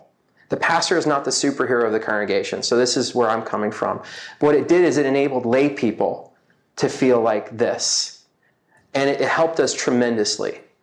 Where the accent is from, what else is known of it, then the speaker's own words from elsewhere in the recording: Michigan, United States; I grew up in Michigan. I was born and raised Seventh-day Adventist.